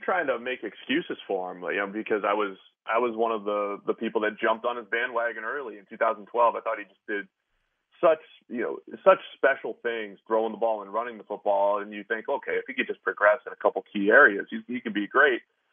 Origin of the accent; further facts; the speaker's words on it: New England, United States; I grew up in New England. I had a lot of friends that love the 49ers because the Patriots were terrible at that time.